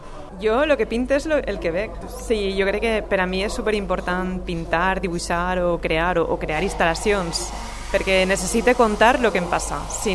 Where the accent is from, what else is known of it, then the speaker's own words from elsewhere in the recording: Fontanars dels Alforins, Valencian Community, Spain; vaig començar a treballar en una escola infantil en el meu poble, en Fontanars.